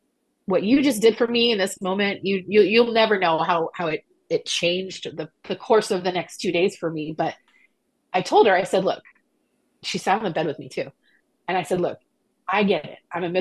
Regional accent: Austin, Texas, United States; I'm born and raised in Austin. Okay. When I was a kid, Breckenridge was the county hospital.

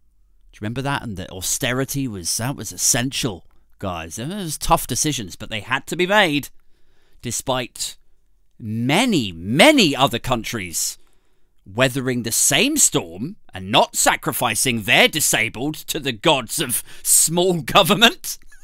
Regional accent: Bridgwater, South West England, United Kingdom; But I'm from Bridgewater, Somerset.

